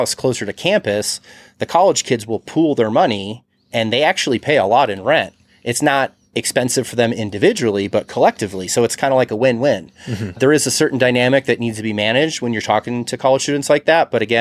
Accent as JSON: {"language": "English", "region": "Illinois", "country": "United States", "tie": "born or raised there", "said": "where I grew up in Illinois, percentage based on the house."}